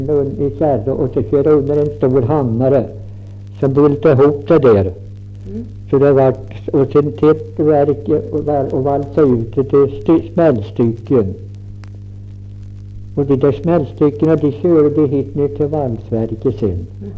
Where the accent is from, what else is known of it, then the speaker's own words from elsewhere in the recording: Röfors, Örebro County, Sweden; born there; Jag född i Röfors. Där är jag född.